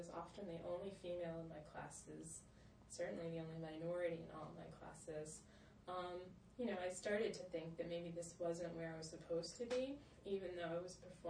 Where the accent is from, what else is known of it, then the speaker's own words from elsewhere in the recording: Tallahassee, Florida, United States; black, of unidentified origin, and all of the above. I grew up in Tallahassee, very southern city, very much part of that southern, old southern culture.